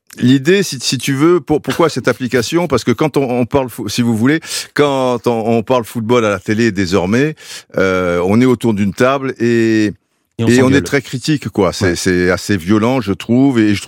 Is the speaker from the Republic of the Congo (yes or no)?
yes; Brazzaville, Republic of the Congo; born there; je suis né à Brazzaville